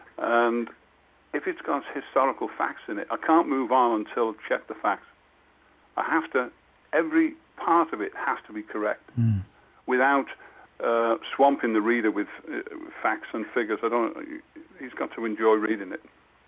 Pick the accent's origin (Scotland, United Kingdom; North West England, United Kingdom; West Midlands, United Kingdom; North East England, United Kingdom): North West England, United Kingdom; growing up on the Merseyside